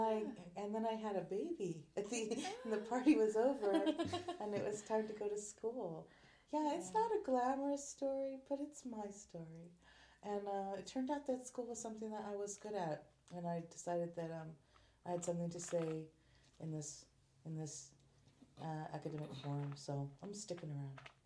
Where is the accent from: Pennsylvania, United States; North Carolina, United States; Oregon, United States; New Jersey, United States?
Oregon, United States; Portland; I have a son, Leroy. He's 7, and I'm from Portland, Oregon. But I did go to University of Oregon in Eugene for my undergrad.